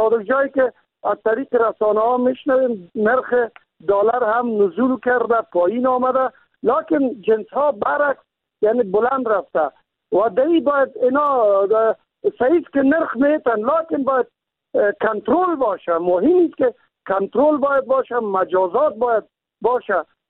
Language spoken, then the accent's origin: Persian; Kabul, Afghanistan; خودم شخصا مسکونه کابل و باشنده کابل و متولد کابل هستم